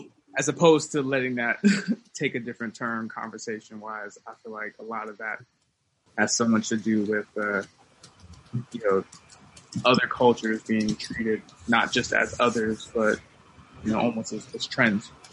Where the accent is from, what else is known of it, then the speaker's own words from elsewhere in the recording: United States; You know, as an American, I think as Ben Franklin put it